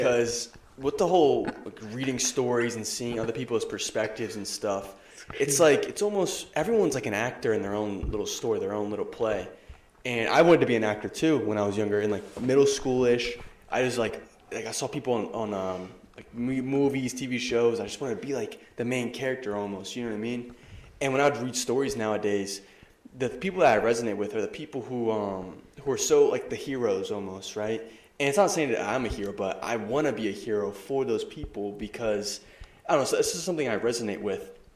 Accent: United States; Guys, I'm American. I don't know.

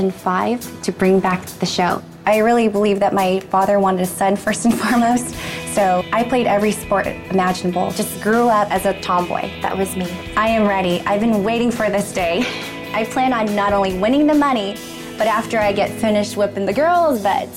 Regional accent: Redondo Beach, California, United States; I'm 27 years old, and I'm from Redondo Beach, California.

